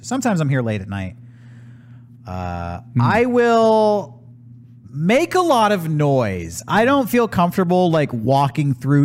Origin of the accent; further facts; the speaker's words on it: San Diego, California, United States; My mom's from New York City, so I guess I compared to that. We're growing up in San Diego, we're country bumpkins.